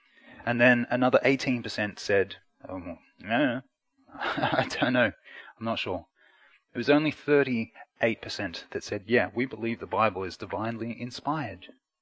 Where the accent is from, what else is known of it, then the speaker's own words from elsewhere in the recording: Australia; now in United Kingdom; I am an Aussie missionary here in the UK.